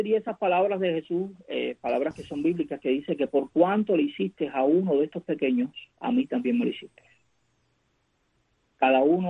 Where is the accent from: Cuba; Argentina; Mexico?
Cuba; ganar en conciencia como cubanos y como cubanas, como sociedad